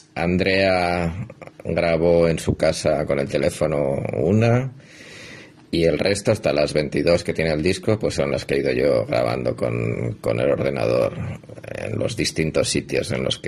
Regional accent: Madrid, Community of Madrid, Spain; also born or lived in Namibia / Granada; now in Hong Kong; yo estaba viviendo en Namibia, luego estuve viviendo en Granada. Y vamos, también he pasado por Madrid, que es de donde soy, y ahora estoy en Hong Kong

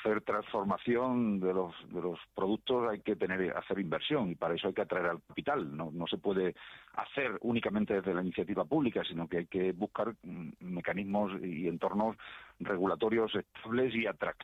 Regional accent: Extremadura, Spain; Es una reflexión dura como extremeño, pero efectivamente

